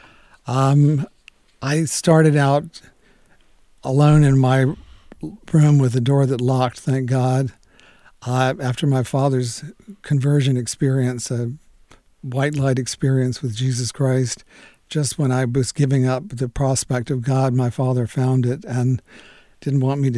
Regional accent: North Carolina, United States; I was from Edgecombe County, where there had never been an applicant for a conscientious objector

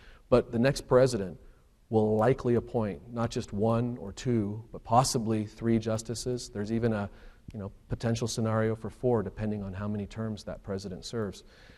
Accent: Philippines; There is a terrorist presence in the Philippines, which as a Filipino I'm aware of and know about.

